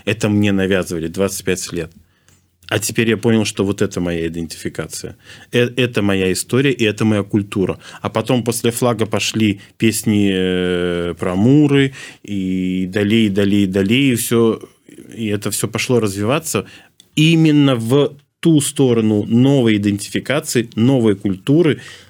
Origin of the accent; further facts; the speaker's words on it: Belarus; Я приехал в Париж, сижу в японском ресторане, ем суши, зачем мне кому-то рассказывать, что я вообще белорус?